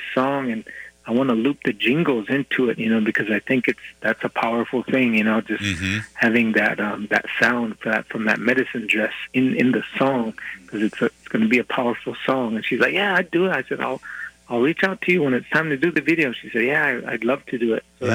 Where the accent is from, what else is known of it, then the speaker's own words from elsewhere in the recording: Montana, United States; My clan is the Yashichita, which is the Big Lodge clan. And so I come from the Crow Nation, which is, you know, Crow is the mistranslation of our people. Apsaloga is the correct name for our people.